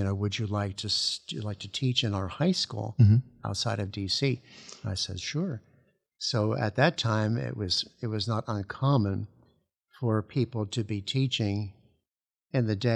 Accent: New Jersey, United States; New Jersey.

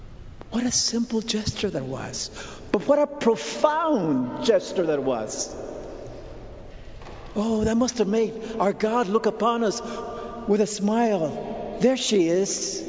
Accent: Mexico; also born or lived in Greece; I said, no, I'm not a Filipino. I'm just a Mexican. But when I was in Greece, I lived in Greece for 2 years, they thought I was Greek.

